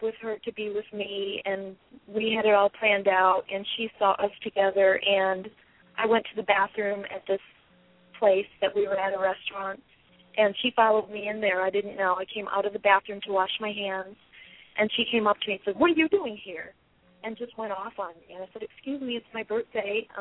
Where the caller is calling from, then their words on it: Chicago, Illinois, United States; I'm calling from Chicago.